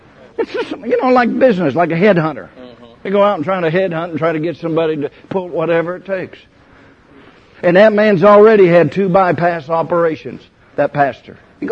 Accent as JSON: {"language": "English", "region": "California", "country": "United States", "tie": "born or raised there", "said": "When the Lord told me to go back to California, I could not go back to my hometown."}